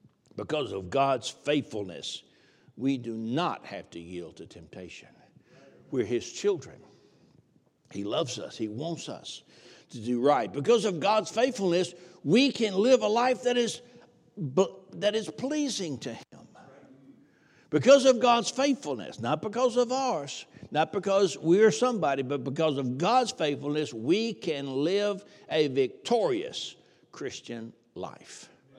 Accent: the South, United States; accent: Southern; by the way, Southern is my native tongue

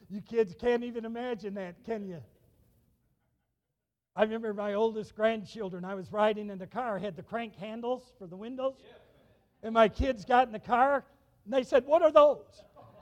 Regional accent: Chicago, Illinois, United States; I came from the Chicago area.

